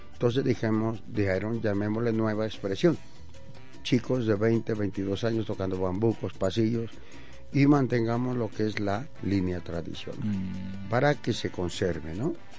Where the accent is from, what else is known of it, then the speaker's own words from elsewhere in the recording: Pasto, Nariño, Colombia; ¿Qué nos representa como pastusos, como nariñenses, dentro y fuera de nuestro país?